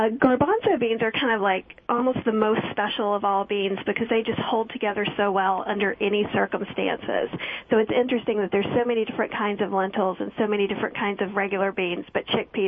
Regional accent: the South, United States; When I grew up, I wasn't a bean lover because I grew up in the South, so we had pintos cooked with fat back and raw onions on top

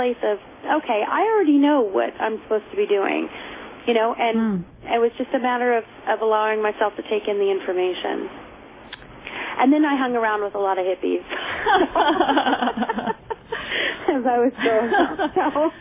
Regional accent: New Hampshire, United States; I was from the White Mountains of New Hampshire.

